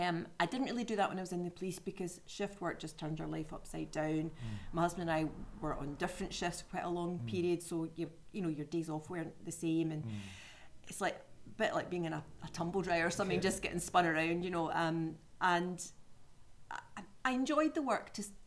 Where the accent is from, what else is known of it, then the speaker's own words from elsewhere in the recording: Glasgow, Scotland, United Kingdom; now in Dumfries and Galloway, United Kingdom; I'm from Glasgow originally, so I've coined the term Galloweegee.